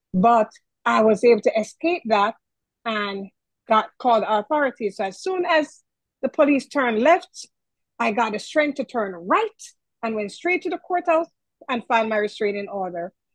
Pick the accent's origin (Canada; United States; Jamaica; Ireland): Jamaica; And growing up in Jamaica, you know, I was on the last of three children.